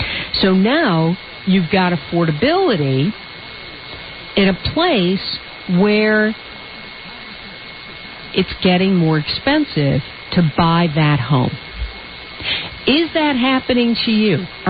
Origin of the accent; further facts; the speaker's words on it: Chicago, Illinois, United States; all the way from Chicago, my hometown.